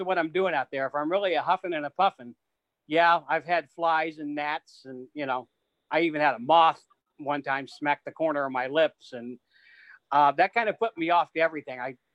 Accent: Missouri, United States; born or raised there

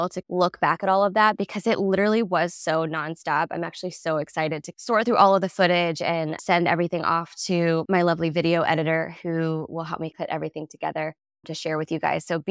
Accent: Florida, United States; Growing up in Florida, I didn't always take the proper and necessary precautions in the sun

